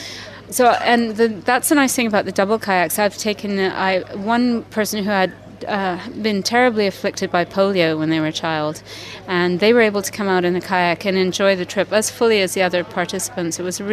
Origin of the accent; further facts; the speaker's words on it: Canada; I'm just over from Canada with my book, Wild Fierce Life, Dangerous Moments on the Outer Coast.